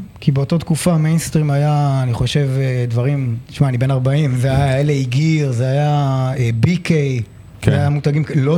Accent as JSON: {"language": "Hebrew", "town": "Ashdod", "region": "Southern District", "country": "Israel", "tie": "born or raised there", "said": "גדלתי באשדוד"}